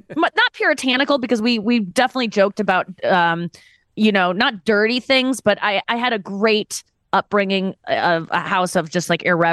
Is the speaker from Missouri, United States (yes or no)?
yes; St. Louis, Missouri, United States; Because I think we, especially in the Midwest, I'm from St. Louis, like